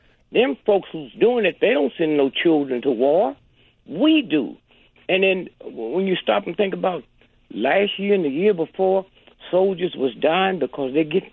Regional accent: St. Louis, Missouri, United States; When I was a little boy, growing up in St. Louis, rigidly segregated, I never saw white folks, okay?

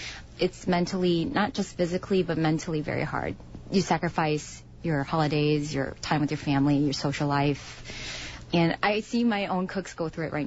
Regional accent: Downers Grove, Illinois, United States; It's my family. It's my home base. I grew up in Downers Grove.

